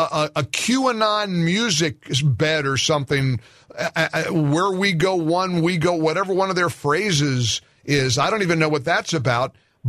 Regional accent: Ohio, United States; Now, I'm from Ohio. I was born in Ohio, born and raised there as a kid.

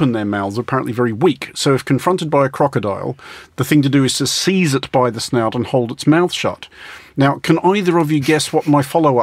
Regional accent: Australia; growing up in Australia

